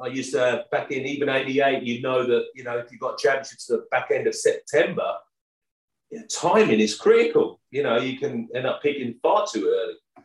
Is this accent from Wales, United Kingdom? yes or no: yes; Wales, United Kingdom; Apologies to the Irish. I'm a Welsh boy now. So British.